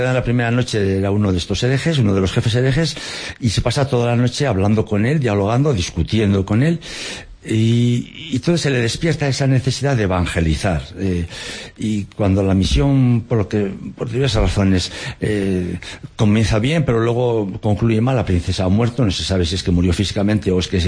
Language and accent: Spanish; Echavarri, Navarre, Spain; Pues de Tierra Estella.